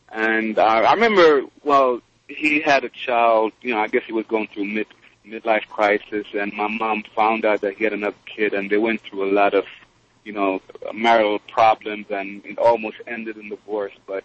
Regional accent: Jamaica; I grew up in Jamaica, the West Indies

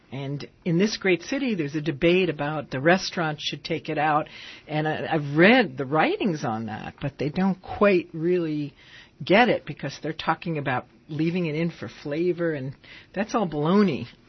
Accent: New York, United States; I love this station when I used to, I'm from New York.

